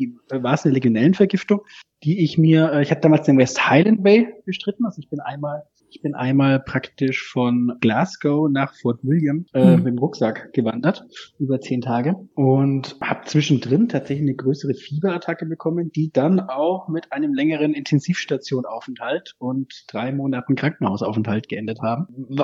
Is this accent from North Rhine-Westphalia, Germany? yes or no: no; Ansbach, Bavaria, Germany; Wohlbehütet als Einzelkind im wunderschönen Ansbach-Eib in Mittelfranken. In Ansbach-Eib auch in die Grundschule, dann der Weg in die Innenstadt ans Platengymnasium in Ansbach.